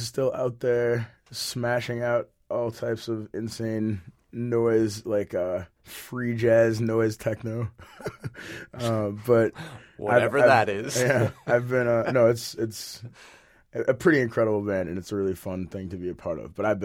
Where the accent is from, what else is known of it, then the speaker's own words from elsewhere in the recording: Minneapolis, Minnesota, United States; You know, I'm from Minneapolis, where you can be a 53-year-old bartender and no one's going to blink an eye.